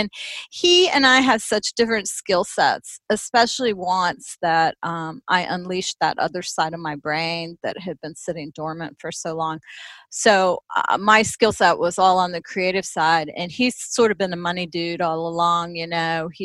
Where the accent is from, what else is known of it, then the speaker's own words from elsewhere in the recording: Midwest, United States; And for me, growing up in the Midwest, I was raised with by parents and grandparents very close involved in my life.